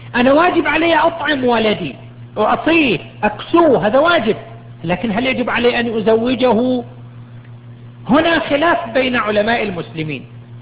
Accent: Qatif, Eastern Province, Saudi Arabia; عندنا الآن في صفوة، عندنا في سيهات، عندنا في القطيف

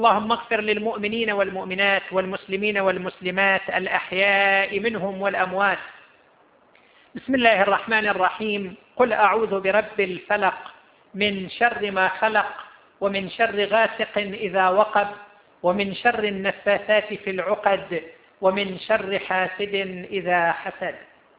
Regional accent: Qatif, Eastern Province, Saudi Arabia; لماذا لا يوجد عندنا في القطيف مركز يقوم بهذا الدور؟

